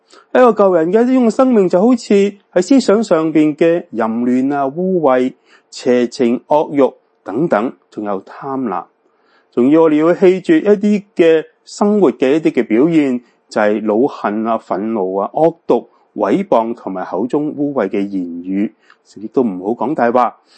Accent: China; 今日我哋中国人好多嘅一啲嘅传统观念

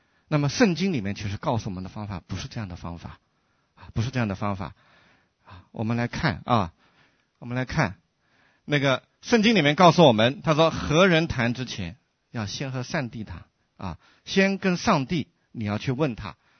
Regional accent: China; 我们中国人常说的人生一世，草木一秋

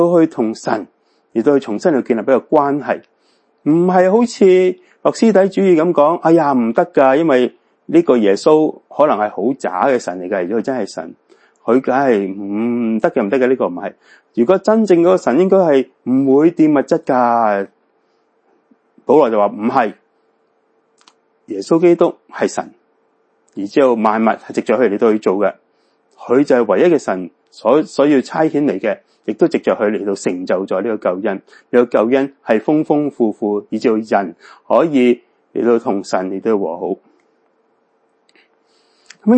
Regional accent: China; 今日我哋中国人好多嘅一啲嘅传统观念

